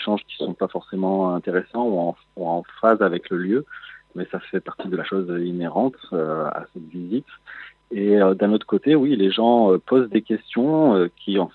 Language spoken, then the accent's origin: French; France; now in Israel; J'habite en Israël depuis 7 ans, j'ai grandi en France.